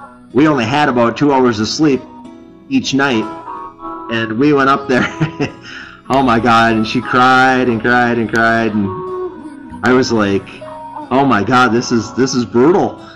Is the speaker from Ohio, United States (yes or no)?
no; Michigan, United States; We went up back up to my hometown up in the UP of Michigan to visit friends.